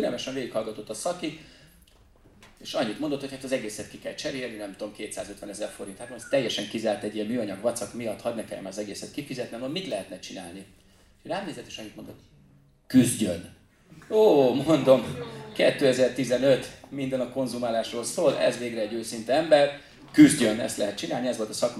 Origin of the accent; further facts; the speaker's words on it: Budapest, Hungary; Én ott nőttem fel Rákoskeresztúron, nem tudom ez kinek van meg. Annyira távoli lakótelep, ezt lényegében Zajfogónak oda kirakták Ferihegy elé.